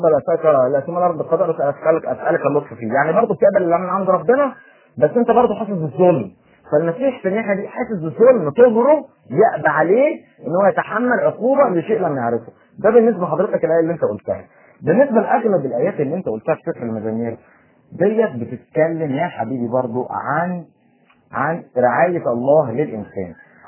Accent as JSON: {"language": "Arabic", "country": "Egypt", "said": "انا شايف ان انت مصري وانا برضو مصري"}